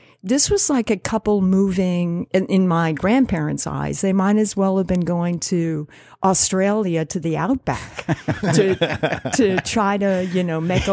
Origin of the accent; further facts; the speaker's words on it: Block Island, Rhode Island, United States; also born or lived in Providence; I was born in Providence in 1957, but my parents were moved here, actually, in 1957, I was 1958, my parents moved here. They were a young couple in Warwick.